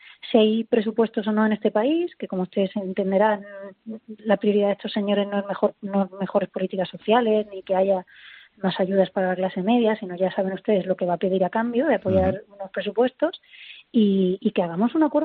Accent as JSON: {"language": "Spanish", "region": "Catalonia", "country": "Spain", "said": "Yo le digo que como catalana constitucionalista"}